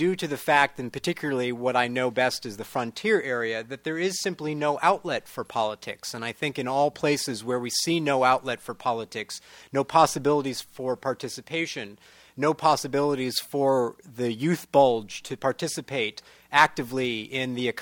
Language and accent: English; United States; And this is as an American, even as a Jew, although I didn't always proclaim that to be the case, but often did, and it didn't make a difference.